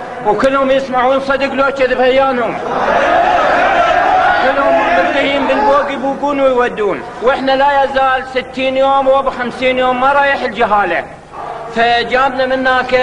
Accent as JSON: {"language": "Arabic", "town": "Muqdadiyah", "region": "Diyala Governorate", "country": "Iraq", "said": "اللواء ديالة قضاء المقدادية … من عشيرة بن التميم"}